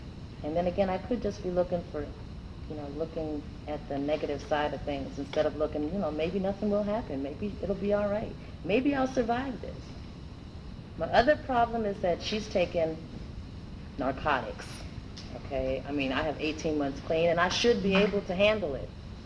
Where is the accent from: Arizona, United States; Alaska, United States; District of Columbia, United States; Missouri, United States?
District of Columbia, United States; Washington; I'm from Washington, D.C.